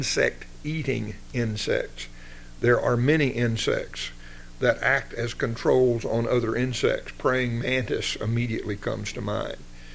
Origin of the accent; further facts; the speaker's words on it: Texas, United States; I grew up in West Texas, and prickly pears are common there.